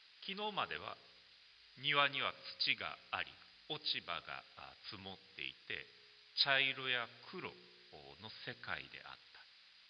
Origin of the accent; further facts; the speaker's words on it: Shizuoka, Japan; moved away as an adult; also born or lived in Kanazawa / Tokyo / Kobe / Akita; 私はこの静岡生まれの静岡育ちであります。ただ大学でこの地を離れた後、金沢、東京、神戸、秋田と転々としてまいりました。人生の半分近くを、冬に雪が降る地方でこれまで過ごしてきました。